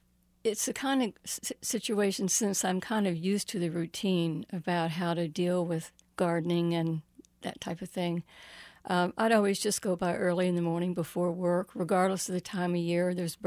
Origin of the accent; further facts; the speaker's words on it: the South, United States; I grew up in the South. I'm very, very attached